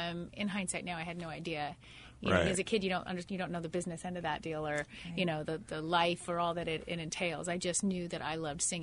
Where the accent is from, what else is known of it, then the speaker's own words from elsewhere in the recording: California, United States; And I said, ma'am … I'm from California, and I'm here on my own accord.